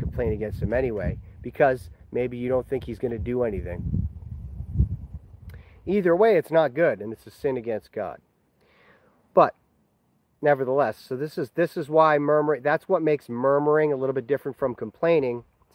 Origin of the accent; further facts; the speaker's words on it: United States; And you know, living in America, growing up in America my whole life, all across the country